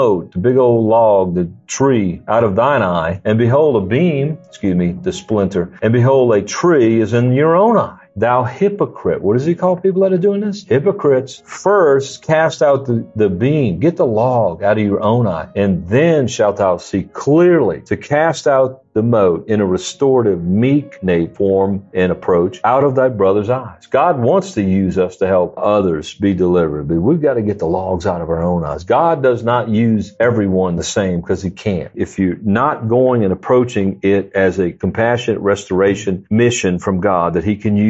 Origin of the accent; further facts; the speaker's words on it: New Orleans, Louisiana, United States; I grew up in New Orleans, man. They had those all over the place. Okay, in our neighborhood.